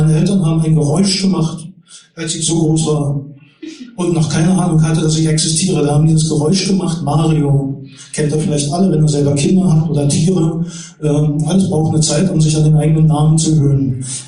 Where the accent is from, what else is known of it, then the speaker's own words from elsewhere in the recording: Berlin, Germany; Also diejenigen, die mich schon kennen als Berliner